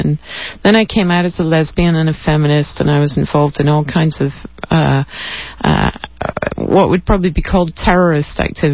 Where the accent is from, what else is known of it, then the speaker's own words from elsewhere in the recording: Scotland, United Kingdom; I grew up in Scotland. Actually, my parents were sort of a declining upper-class family. And that was in the 50s